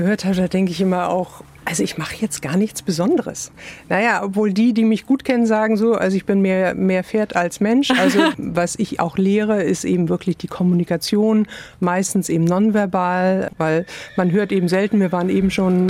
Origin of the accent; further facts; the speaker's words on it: Hamburg, Germany; Also ich komme aus Hamburg und da wird natürlich immer gesiezt, ne?